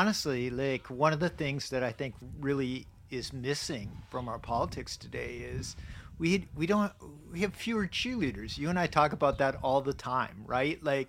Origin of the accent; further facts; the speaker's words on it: River Falls, Wisconsin, United States; And then communities like New Glarus or my hometown of River Falls, where we're going to be